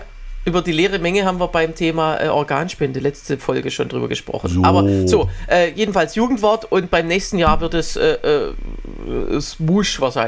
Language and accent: German; Baden-Württemberg, Germany; im Schwäbischen, im Schwabenland, wo ich herkomme, ist das ja tatsächlich so.